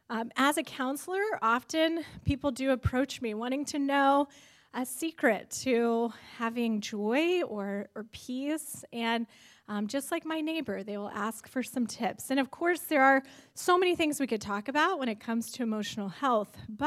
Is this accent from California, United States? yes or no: yes; California, United States; And granted, I'm from California where we don't have seasons